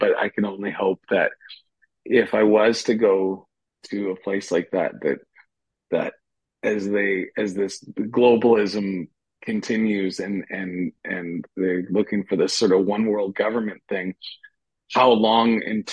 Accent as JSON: {"language": "English", "country": "Canada", "said": "As a Canadian, and I work in a bar"}